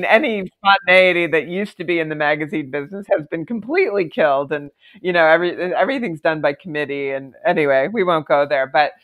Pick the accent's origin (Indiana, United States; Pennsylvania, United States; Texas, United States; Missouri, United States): Pennsylvania, United States; Philadelphia; also born or lived in Colorado; now in New York, United States; But I had always come to New York as a kid because I grew up in Philadelphia. And so I had a certain familiarity with it. And honestly, I was living in Colorado